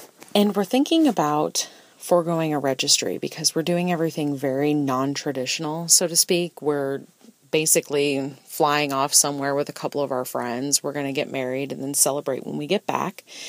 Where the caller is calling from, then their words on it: Indianapolis, Indiana, United States; For your listeners, I'm 32 from Indianapolis